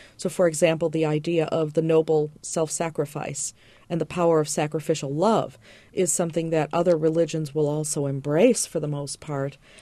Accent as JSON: {"language": "English", "town": "Chicago", "region": "Illinois", "country": "United States", "tie": "born or raised there", "said": "And I grew up in Chicago in a non-churched family, not really practicing anything, but I'm a Girl Scout convert."}